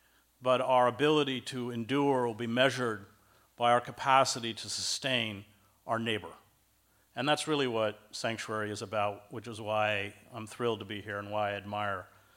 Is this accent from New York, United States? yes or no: yes; Schoharie, New York, United States; I grew up around here. Some of you may know I grew up in Schoharie, New York.